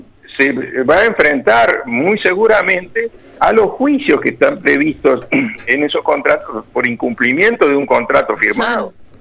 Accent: Uruguay; porque somos también uruguayos.

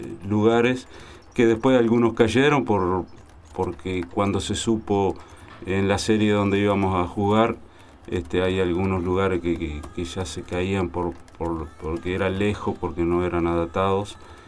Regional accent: Paso de los Toros, Tacuarembó, Uruguay; moved away as an adult; now in Montevideo, Uruguay; Yo vengo del interior, yo soy nacido y mis primeros años de estudios lo hice en Paso de los Toros, en mi ciudad natal. Y vine exclusivamente a hacer el ICEF a Montevideo

